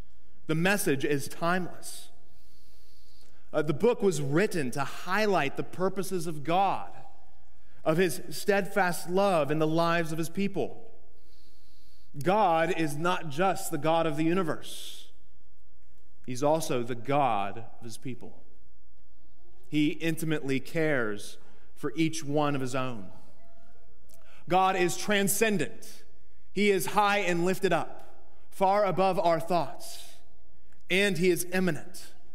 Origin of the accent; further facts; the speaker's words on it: United States; unless they were astonished by how loud I was as an American